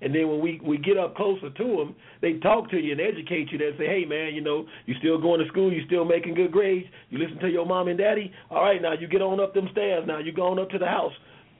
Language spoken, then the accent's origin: English; Houston, Texas, United States; I grew up in public housing. You know, I grew up in Fifth Ward, Texas. My mom and my dad, you know, 6 kids.